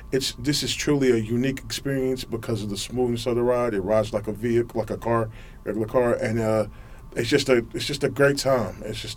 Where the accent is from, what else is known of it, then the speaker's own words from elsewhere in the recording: Little Rock, Arkansas, United States; I grew up in Little Rock.